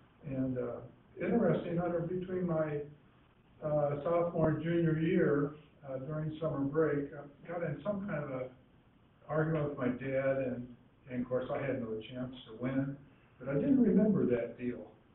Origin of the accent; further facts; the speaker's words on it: Indiana, United States; And I was born and raised in Indiana, the second in a family of eight.